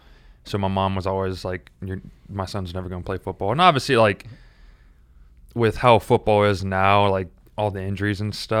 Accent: the South, United States; I'm more growing up in the South. College football is a big thing.

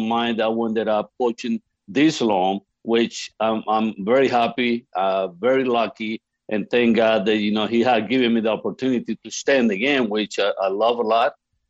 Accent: Venezuela; as a kid, I grew up back in Venezuela. That's where I'm from.

